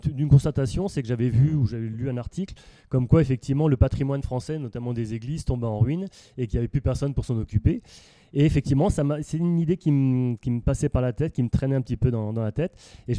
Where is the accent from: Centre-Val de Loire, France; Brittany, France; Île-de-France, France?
Île-de-France, France; Paris; nous, on est deux comédiens, on vient de Paris tous les deux.